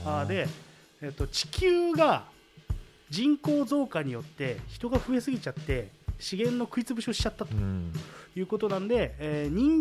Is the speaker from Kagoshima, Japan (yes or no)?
no; Odawara, Kanagawa, Japan; 我々ね小田原市出身ですけども